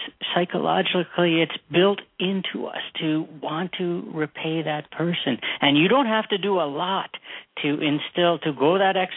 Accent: Montreal, Quebec, Canada; I was born and raised in Montreal, amazing, great city

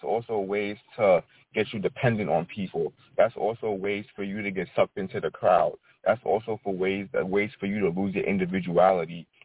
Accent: Bronx, New York, United States; but he was putting up his hand sign that I'm from the Bronx, just because he met me.

